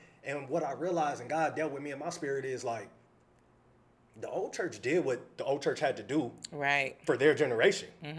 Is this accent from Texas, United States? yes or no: no; Los Angeles, California, United States; So like, for example, like when I was young, growing up in South Central, you feel me?